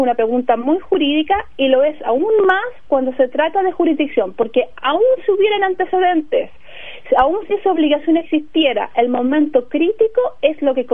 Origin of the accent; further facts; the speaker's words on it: Chile; yo, como chilena